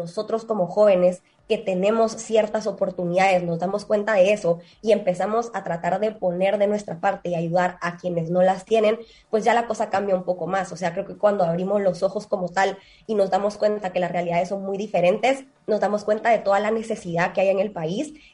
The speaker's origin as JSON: {"language": "Spanish", "country": "Guatemala", "said": "deberíamos de ponerle mucha atención como guatemaltecos."}